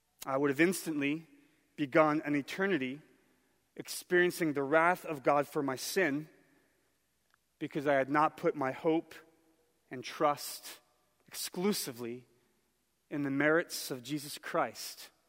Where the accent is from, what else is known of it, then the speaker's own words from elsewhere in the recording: Philadelphia, Pennsylvania, United States; I was catechized for 5 years at Holy Innocence Parish, where I grew up in Juniata Park.